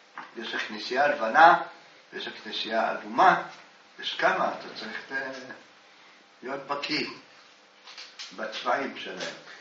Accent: Jerusalem, Jerusalem District, Israel; אנחנו ירושלמים, קראנו לזה רחוב חבשים.

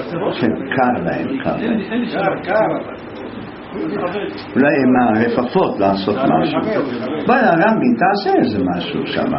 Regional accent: Jerusalem, Jerusalem District, Israel; אבל גדלנו בירושלים, אנחנו גדלנו

